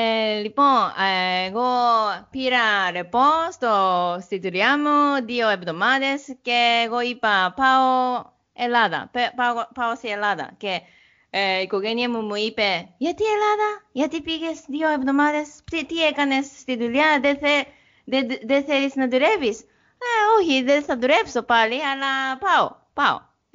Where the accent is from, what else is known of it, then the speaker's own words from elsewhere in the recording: Yamanashi, Japan; Greek is a second language; now in Greece; εγώ γεννήθηκα στο Γιαμανάση λέγεται. Γιαμανάση είναι κοντά στο Τόκιο, είναι 90 λεπτά από το Τόκιο. Με το τρένο.